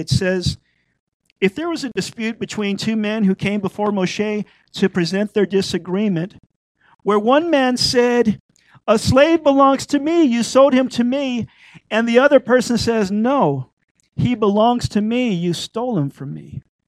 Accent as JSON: {"language": "English", "region": "Louisiana", "country": "United States", "said": "You know, my family, I'm Creole from Louisiana."}